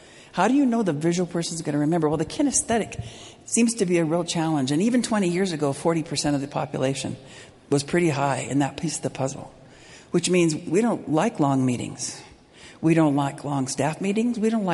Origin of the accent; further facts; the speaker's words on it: Las Vegas, Nevada, United States; My dad was a Nazarene pastor, and I grew up in Las Vegas, right?